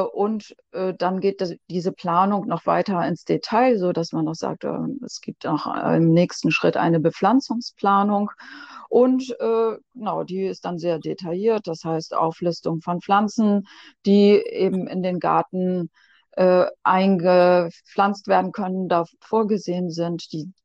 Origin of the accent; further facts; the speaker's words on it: Lower Saxony, Germany; Ich bin Gärtnerin, ich komme ja hier aus dem Ammerland.